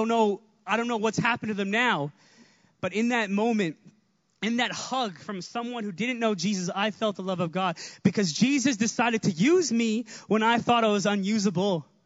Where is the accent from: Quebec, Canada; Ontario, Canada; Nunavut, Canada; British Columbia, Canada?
Ontario, Canada; Brampton; I grew up in Brampton, so my church was like very multicultural.